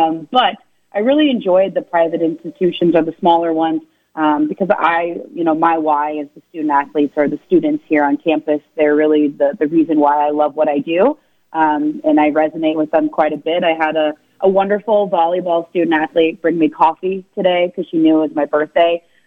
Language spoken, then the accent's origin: English; Iowa, United States; But I was born and raised in Iowa, so not too far away from here.